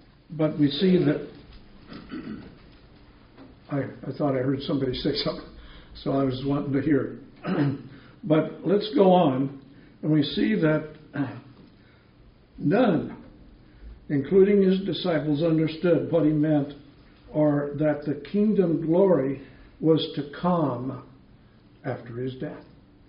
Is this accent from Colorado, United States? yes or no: yes; Colorado, United States; born there; I was born in Colorado, but I'm a Husky fan.